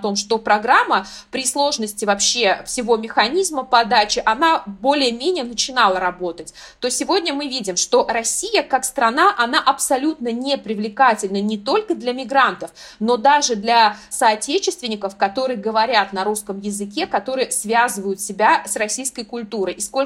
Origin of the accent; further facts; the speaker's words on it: Uzbekistan; я сама родом из Узбекистана